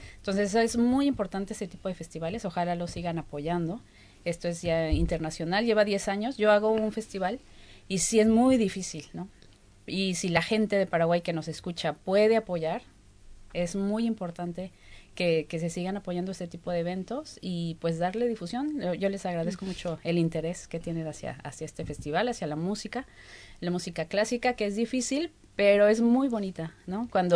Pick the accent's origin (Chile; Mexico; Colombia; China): Mexico; Xalapa, Veracruz; porque nosotros somos de Xalapa, Veracruz.